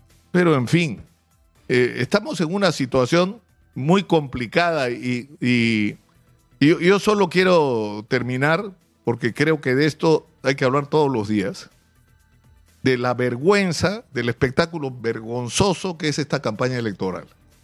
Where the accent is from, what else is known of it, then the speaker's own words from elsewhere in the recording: Peru; Esos somos los peruanos